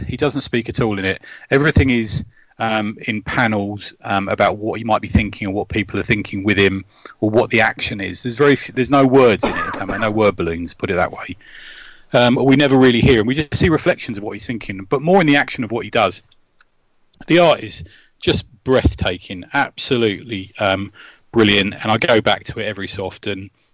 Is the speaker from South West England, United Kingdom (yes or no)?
no; London, United Kingdom; I'm from Middlesex, not a Cockney.